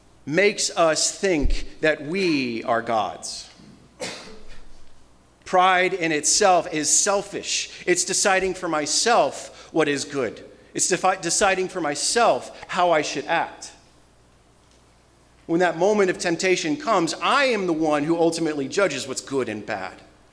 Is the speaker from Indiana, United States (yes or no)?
no; Florida, United States; And I was raised in Florida.